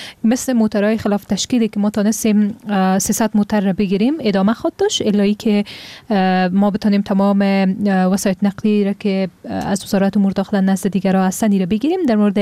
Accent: Afghanistan; به عنوان یک افغان

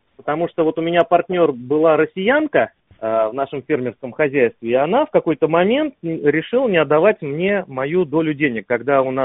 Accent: Tashkent, Uzbekistan; now in Moscow, Russia; Вот мы из Узбекистана мы вместе приехали.

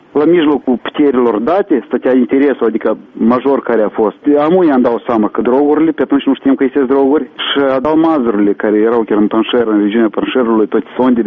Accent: Moldova; cred că am fost tratați ca națiune, ca moldoveni carne de tun

